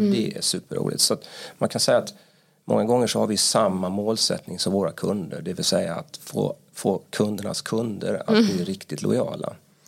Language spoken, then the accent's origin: Swedish; Halmstad, Halland County, Sweden; now in Stockholm, Sweden; jag kommer från Halmstad. Kanske kommer höras på min dialekt.